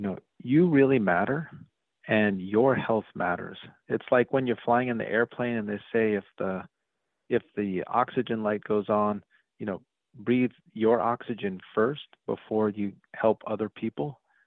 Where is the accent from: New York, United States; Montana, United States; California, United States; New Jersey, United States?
New York, United States; I remember growing up in New York, I was a Mets fan